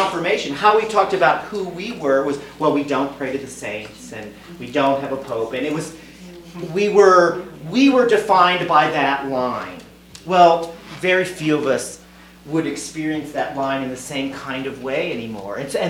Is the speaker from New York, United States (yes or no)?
no; Cincinnati, Ohio, United States; And I grew up in Cincinnati, Ohio, which is a deeply Catholic place.